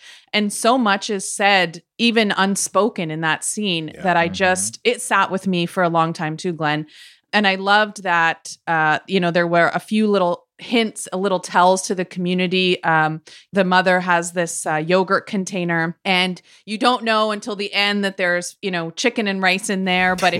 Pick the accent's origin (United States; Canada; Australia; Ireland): Canada; this is no shade to my home country, but it doesn't feel Canadian